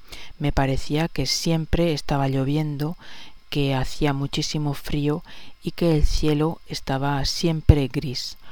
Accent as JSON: {"language": "Spanish", "country": "Spain", "also_born_or_lived": "South of France", "moved": "yes", "lives_now": "France"}